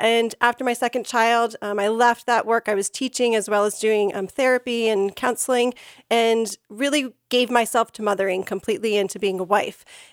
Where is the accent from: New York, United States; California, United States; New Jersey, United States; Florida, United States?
New Jersey, United States; now in Boston, United States; So I grew up in New Jersey, headed up to Boston for college, did college and graduate school.